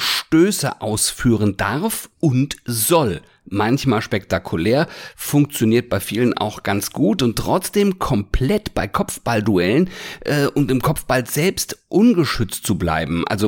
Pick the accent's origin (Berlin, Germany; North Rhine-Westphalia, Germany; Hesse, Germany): Hesse, Germany; ich komme ja aus der Frankfurter Gegend